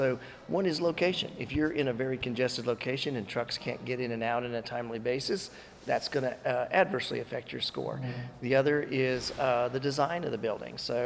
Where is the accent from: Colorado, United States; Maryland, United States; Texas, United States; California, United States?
Colorado, United States; So, I grew up in Colorado, ended up in the South, going to Emory University, 30 years in real estate finance, you know, banks and life companies.